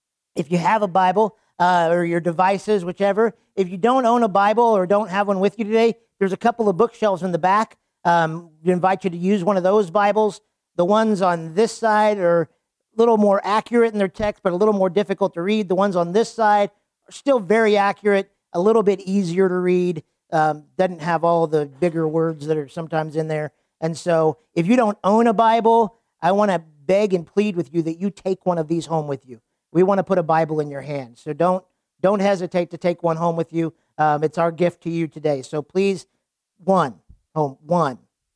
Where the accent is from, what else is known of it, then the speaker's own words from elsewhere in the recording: Wichita, Kansas, United States; also born or lived in Texas; I grew up in Wichita, left three times, moved away three times. God moved me back three times.